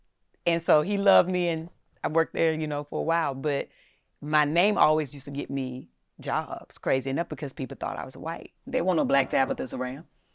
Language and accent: English; Eden, North Carolina, United States; I'm enough just as I am from Eden, North Carolina.